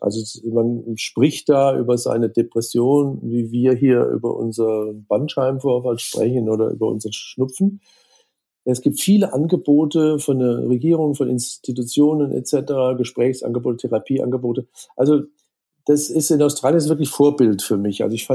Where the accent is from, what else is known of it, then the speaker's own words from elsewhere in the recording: Koblenz, Rhineland-Palatinate, Germany; moved away as an adult; also born or lived in Tauberbischofsheim / Würzburg; Ich bin in Koblenz am Rhein geboren, bin dann mit 18 nach Tauberbischofsheim wegen der Fechterei.